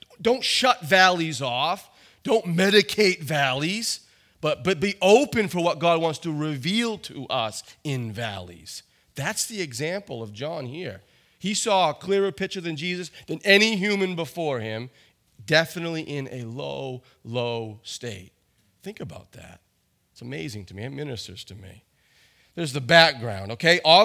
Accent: Ireland; I definitely don't think, and I am Irish, but I definitely don't think he was a red hair, red bearded, green-eyed Irish guy

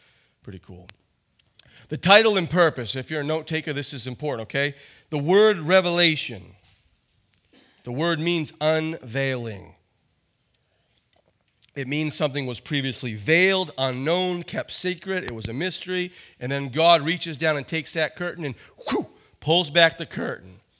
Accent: Ireland; I definitely don't think, and I am Irish, but I definitely don't think he was a red hair, red bearded, green-eyed Irish guy

